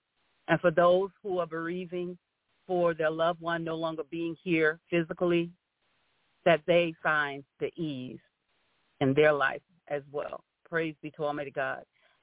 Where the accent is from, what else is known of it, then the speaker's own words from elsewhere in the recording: Pompano Beach, Florida, United States; also born or lived in Brooksville; now in Clearwater, United States; I'm calling from St. Petersburg, Clearwater, Florida, from Florida. As I was born and raised, I was born in Brooksville, Florida, and I was raised in Pompano Beach, Florida, and I had the great honor of having a loving, loving family.